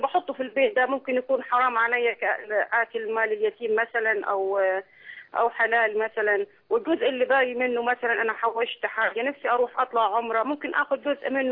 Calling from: Aswan, Aswan Governorate, Egypt; من أسوان.

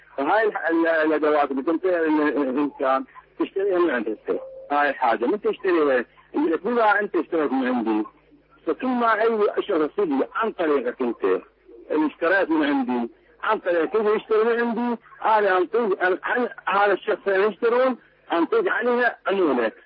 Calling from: Iraq; من العراق.

